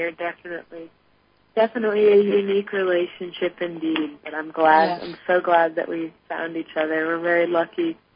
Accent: Florida, United States; we're actually from Florida and wanted to go on this cross-country road trip with no exact itinerary

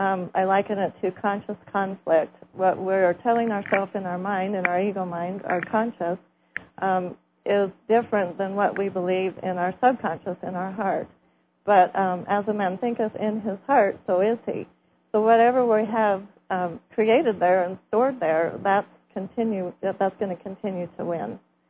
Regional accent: Rigby, Idaho, United States; from Idaho, Rigby, Idaho.

